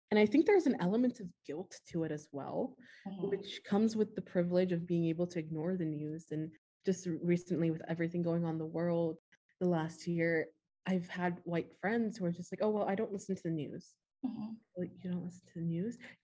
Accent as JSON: {"language": "English", "country": "Canada", "said": "because if I say that I'm Canadian, I'm ignoring a whole other aspect of me"}